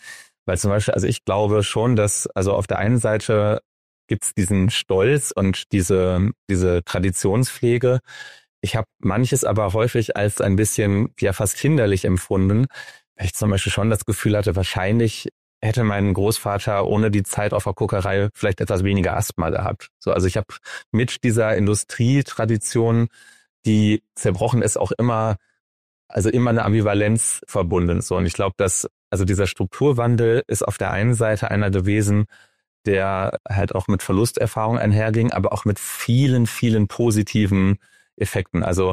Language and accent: German; North Rhine-Westphalia, Germany; ich komme aus dem Ruhrgebiet